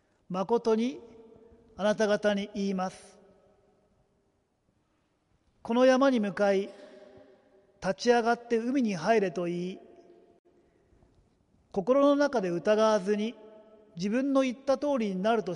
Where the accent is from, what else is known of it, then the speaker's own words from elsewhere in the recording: Tokyo, Japan; 私は東京で育ったのであんまりこう山を見ながら育ったんではないんですけれども、私の父のふるさとは会津なんですね。福島県の会津ですから